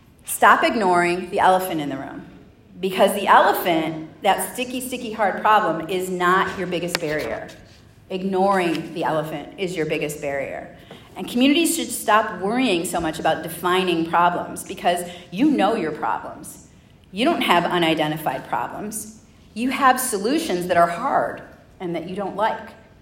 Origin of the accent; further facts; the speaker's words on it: Chicago, Illinois, United States; I'm from Chicago. Can't tell you how many people call me on a regular basis and ask me if I've been shot this week.